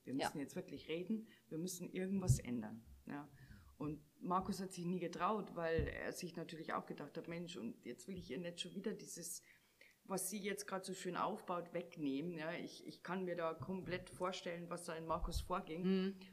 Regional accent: Bavaria, Germany; accent: Bavarian; wie komme ich an mit meinem bayerischen Dialekt.

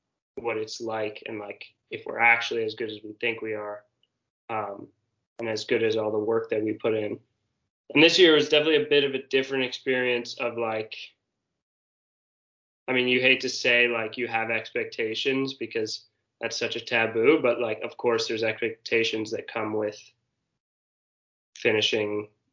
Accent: New York City, New York, United States; I grew up in New York City, where Youth Ultimate is, like, not really a thing.

